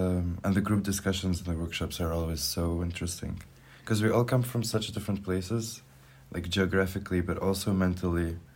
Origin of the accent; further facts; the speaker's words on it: Tunisia; I'm Tunisian. I'm 22.